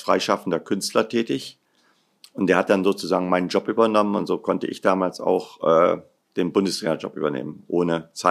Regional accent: Kassel, Hesse, Germany; Nein, ich komme aus Kassel. Ich bin Nordhesse.

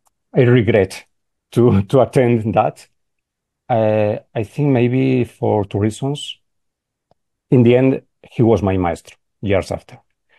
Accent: Valladolid, Castile and León, Spain; English is a second language; I was living in my hometown where I was born, in Valladolid.

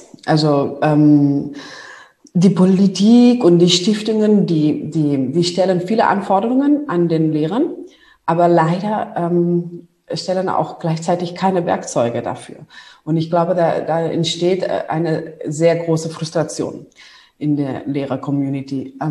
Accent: Barcelona, Catalonia, Spain; Barcelona, in der Nähe von Barcelona.

